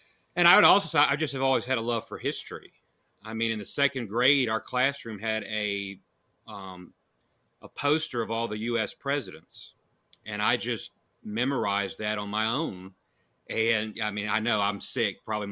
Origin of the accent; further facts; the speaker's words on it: Mississippi, United States; I grew up in Mississippi too, but I grew up in a bigger city than Dr. Nettles. I grew up on the coast.